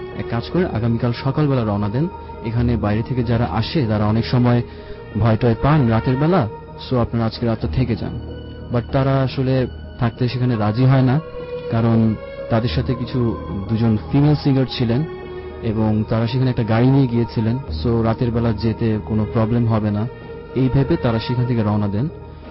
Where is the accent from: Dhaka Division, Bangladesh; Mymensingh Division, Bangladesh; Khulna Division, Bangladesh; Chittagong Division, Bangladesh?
Dhaka Division, Bangladesh; Dhaka; আমি এসেছি ধানমন্ডির জিগাতলা থেকে, আমি আমেরিকান ইন্টারন্যাশনাল ইউনিভার্সিটি এআইইউবিতে বিবিএ ডিপার্টমেন্টে পড়ছি।